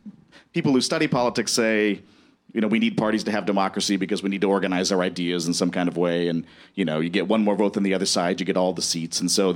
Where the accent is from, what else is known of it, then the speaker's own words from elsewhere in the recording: Minnesota, United States; So not to praise Iowa, especially as a Minnesotan